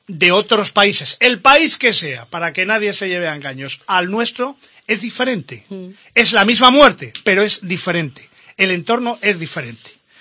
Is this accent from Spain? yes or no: yes; Spain; yo como español, como mi educación